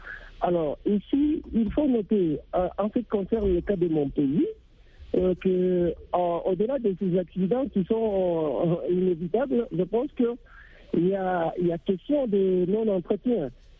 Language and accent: French; DR Congo; Chez moi, en RDC